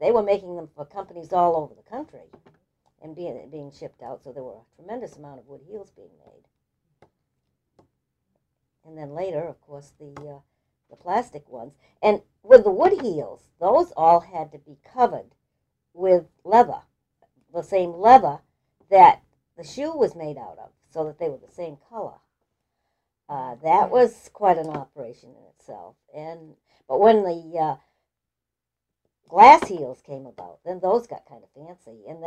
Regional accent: Auburn, United States; Here in Auburn.

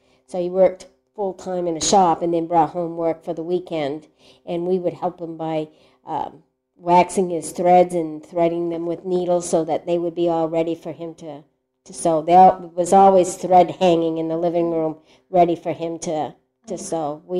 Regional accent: Lewiston, Maine, United States; also born or lived in New Britain; I was born in New Britain, Connecticut, and I only lived down there for a year, and then my mother and father moved in this area, Lewiston, Auburn, and I was raised in Lewiston, Auburn

